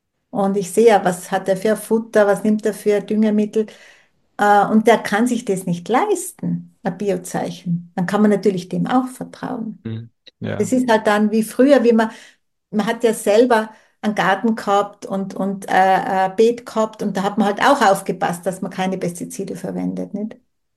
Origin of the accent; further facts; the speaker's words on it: Tyrol, Austria; Also ich stamme aus dem Zillertal